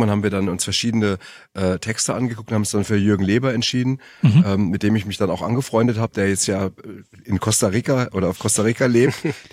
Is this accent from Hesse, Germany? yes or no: yes; Frankfurt, Hesse, Germany; Ich komme aus Frankfurt, aber ich glaube nicht, dass man das hört.